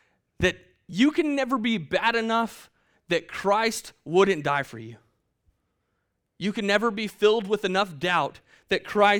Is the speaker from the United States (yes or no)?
yes; Hurst, Texas, United States; I grew up in Hearst, Texas, right, until I was in the fifth grade.